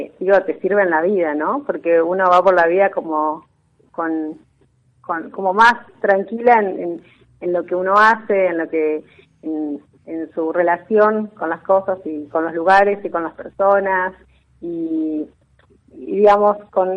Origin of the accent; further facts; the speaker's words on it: Paraná, Entre Ríos, Argentina; moved away as an adult; now in Buenos Aires, Argentina; Nací, como sabés, nací en Paraná, hice toda mi primaria, mi secundaria ahí, hasta que, bueno, me vine a vivir a Buenos Aires para estudiar.